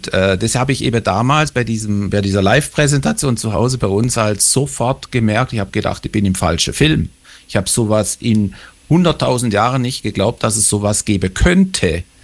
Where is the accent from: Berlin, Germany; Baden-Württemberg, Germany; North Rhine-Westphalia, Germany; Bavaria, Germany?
Baden-Württemberg, Germany; Stockach; born there; ich bin geboren in Stockach am Westende des Bodensees. Dort in der Region Stockach, da lebe ich jetzt auch, Landkreis Konstanz, wie gesagt, Westende des Bodensees.